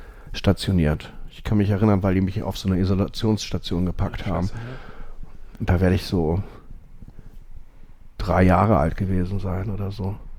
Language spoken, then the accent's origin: German; Essen, North Rhine-Westphalia, Germany; aber ich komme aus Essen-Borbeck.